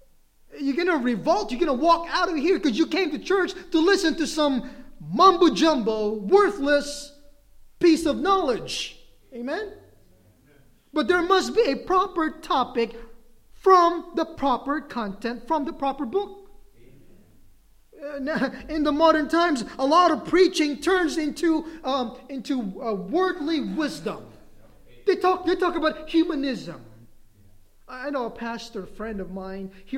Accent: Philippines; You know, we Filipinos, if you're a Filipino, you can get mad at me because I'm Filipino too.

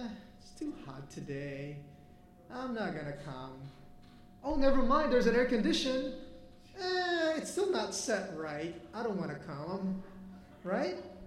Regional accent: Sipocot, Bicol Region, Philippines; English is a second language; That's really close to where I grew up in Sipoko, in Bicol.

